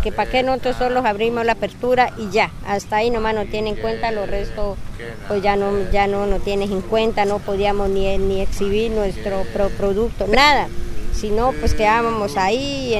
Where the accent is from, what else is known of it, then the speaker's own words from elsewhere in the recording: Araracuara, Amazonas, Colombia; also born or lived in Chorrera; por donde yo nací, la sabana se llama en el Cabinarí. Yo nací de ahí, ya nací, mis padres se fueron a Chorrera, de Chorrera para Araraquara. Y allá fue donde ya me formé, me crié ya.